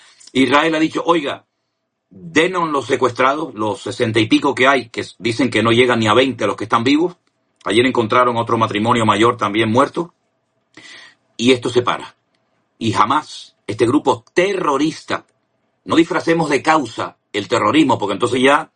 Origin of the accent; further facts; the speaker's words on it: Canary Islands, Spain; ¿Cómo vamos a permitir que se metan en nuestra tierra y nos maten a 1.200 canarios